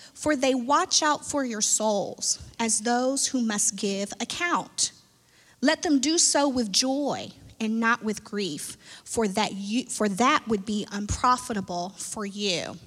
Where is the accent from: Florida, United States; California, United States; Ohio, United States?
Ohio, United States; Columbus; I knew that about cows, and I'm from Columbus.